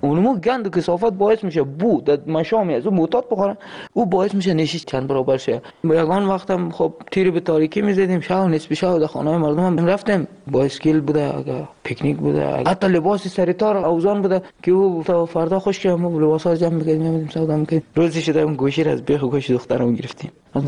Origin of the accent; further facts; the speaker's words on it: Afghanistan; moved away; ما الان نزدیک 3 سال نیم همینجا، از روزی که از افغانستان آمدیم